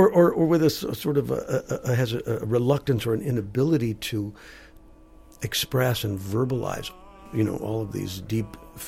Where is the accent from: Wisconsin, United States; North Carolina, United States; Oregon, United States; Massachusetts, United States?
Wisconsin, United States; Green Bay; I grew up in Green Bay, for God's sake.